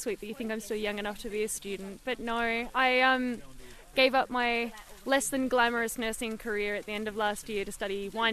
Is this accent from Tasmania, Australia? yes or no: yes; Hobart, Tasmania, Australia; I'm from Hobart